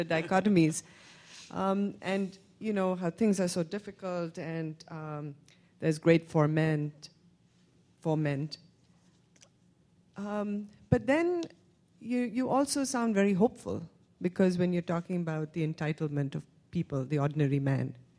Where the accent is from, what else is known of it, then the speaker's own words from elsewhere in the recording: India; now in United States; I mean, I grew up in India, but I've lived in America for a long time